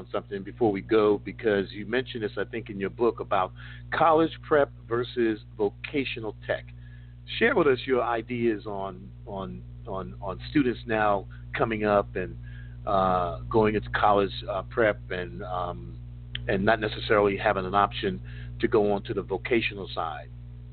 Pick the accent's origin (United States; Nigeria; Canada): United States; New York City, New York; You know, I grew up in New York City, you know, a child of the projects.